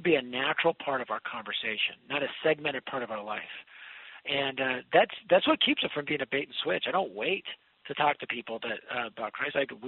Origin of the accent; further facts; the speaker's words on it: Denver, Colorado, United States; I'm from Denver, so I'm a Denver Bronco fan